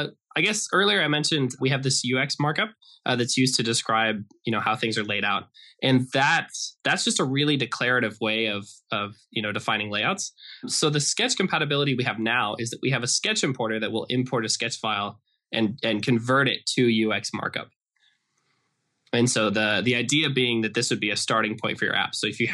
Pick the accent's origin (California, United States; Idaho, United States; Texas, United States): Idaho, United States; Yes, I'm American. For those of you who don't know, the reason he's asking is because my company is Norwegian. And I'm American. I'm actually from Idaho.